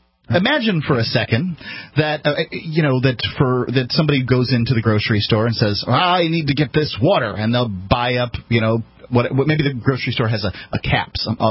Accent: Florida, United States; I'm from Florida, and hurricanes roll through three or four a year.

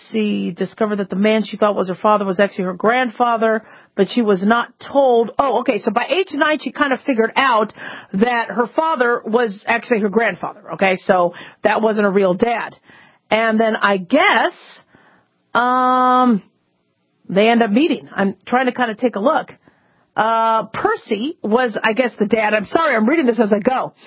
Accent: Phoenix, Arizona, United States; I mean, I've lived in extreme heat most of my life because I grew up in Phoenix.

